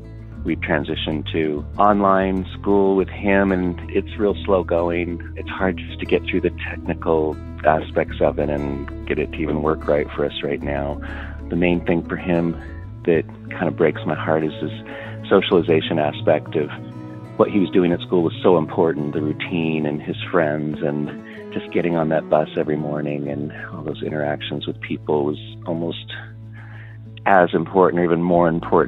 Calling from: Reno, Nevada, United States; I'm calling from Reno, Nevada.

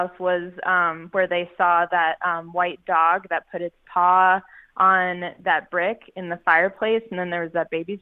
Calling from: Atlanta, Georgia, United States; I am calling from Atlanta, Georgia. Well, actually, I'm north. I'm close to Canton, which is like about, 45 or an hour north of actual Atlanta.

